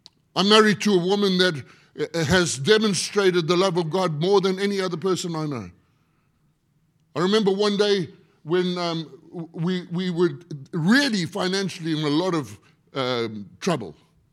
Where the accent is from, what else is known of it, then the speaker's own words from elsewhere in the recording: South Africa; I come from South Africa.